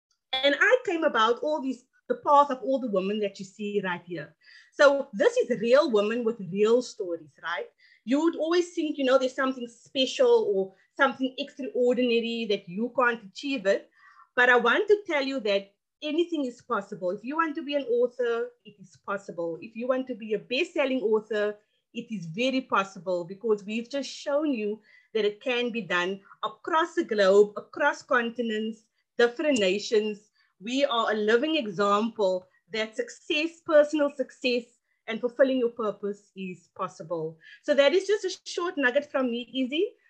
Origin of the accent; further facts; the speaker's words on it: Cape Town, Western Cape, South Africa; from Cape Town, South Africa.